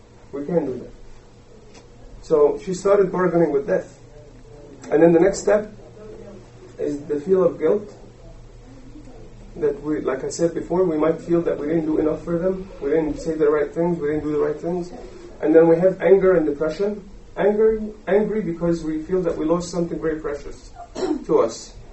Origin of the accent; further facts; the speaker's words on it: Egypt; the way that we grew up in Egypt